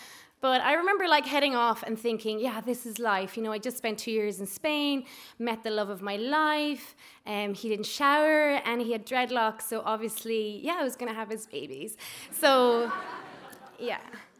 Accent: Ireland; we're from Ireland

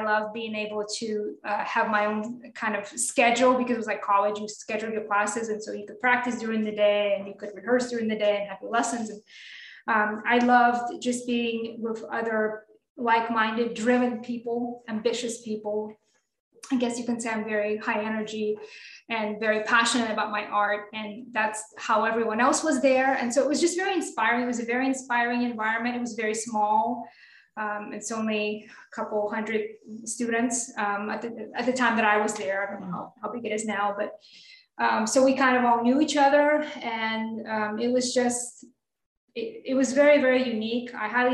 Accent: Moscow, Russia; English is a second language; So I grew up in Moscow, Russia. I'm Russian and big city girl.

